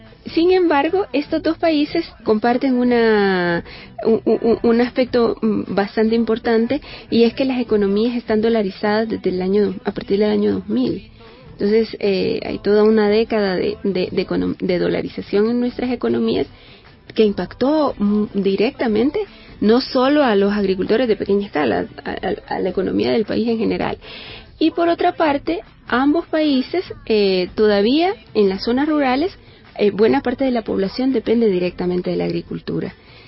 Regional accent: El Salvador; Bueno, yo soy de El Salvador, soy salvadoreña

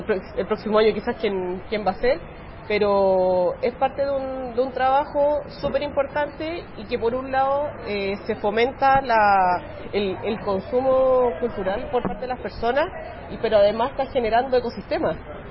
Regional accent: Chile; Y yo creo que también Medellín y Colombia en general es un ejemplo de ello para nosotros, como chilenos.

